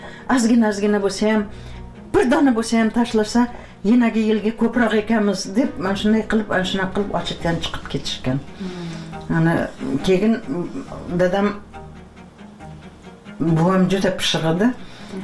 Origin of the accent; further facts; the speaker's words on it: Piskent, Tashkent Region, Uzbekistan; Men shu yerda tug'ilganman-da. Eshik deraza bo'lmagan. Piskentda, ha, garnak degan yer bor edi, leshoz degan.